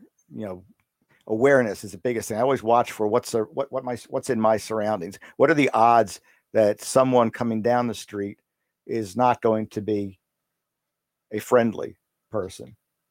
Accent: Pennsylvania, United States; Lately in Pennsylvania, my home state, we've had a lot of tornadoes, too many to count.

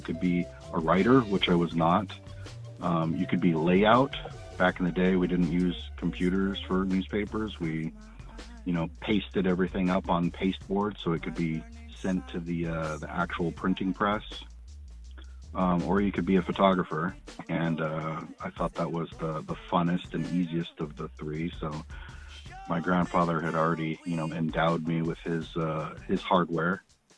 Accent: Long Beach, California, United States; I'm also from Long Beach, so we didn't live too far from each other.

